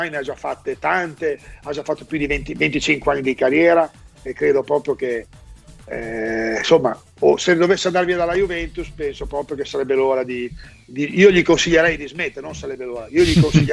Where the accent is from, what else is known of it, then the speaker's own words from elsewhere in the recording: Bologna, Emilia-Romagna, Italy; da bolognese, da ex portiere del Bologna e da tifoso del Bologna